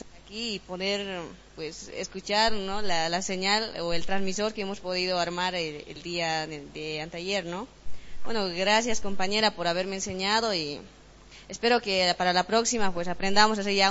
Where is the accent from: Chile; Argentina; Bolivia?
Bolivia; Chorolque, Potosí; Yo vengo desde Cherolque, Santa Bárbara, un centro minero. Y en realidad, el lugar donde yo vivo, el ambiente, el lugar es muy peligroso